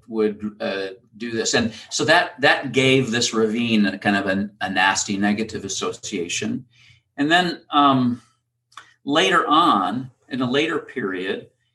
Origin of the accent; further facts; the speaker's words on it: Clare, Michigan, United States; I remember one in my hometown of Clare, Michigan.